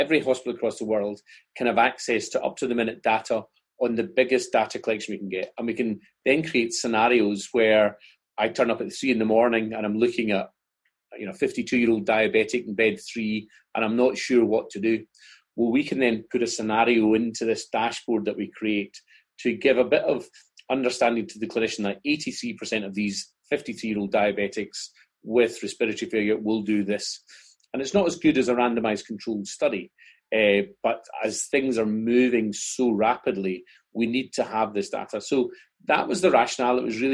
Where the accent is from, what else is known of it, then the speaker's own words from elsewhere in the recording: Scotland, United Kingdom; and being Scottish, that's important to me